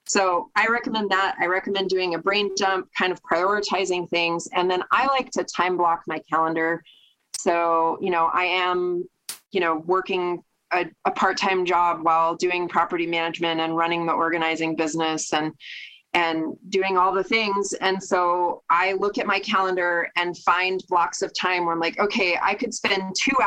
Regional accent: Oregon, United States; Yeah, so born and raised in Oregon. I'm part of a mixed family.

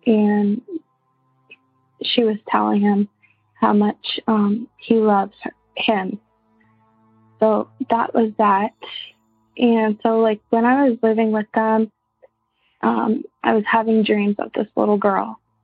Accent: St. Thomas, Ontario, Canada; I'm from St. Thomas, Ontario.

